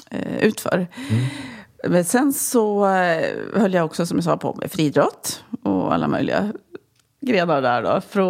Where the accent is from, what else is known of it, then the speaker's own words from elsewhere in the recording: Ullånger, Västernorrland County, Sweden; Jag växte upp i Ullånger i Höga kusten, Ångermanland, mellan Övik och Härnösand längs kusten där på en gammal släktgård.